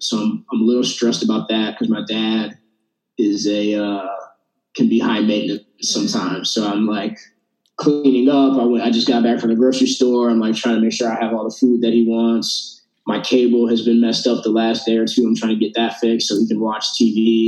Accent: Cleveland, Ohio, United States; I'm from Cleveland, Ohio. I like to tell people that. Grew up in Cleveland

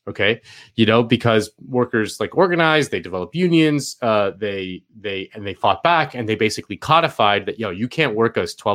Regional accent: Spain; Something that I grew up in Spain, and in Spain, people just have like a different priority set

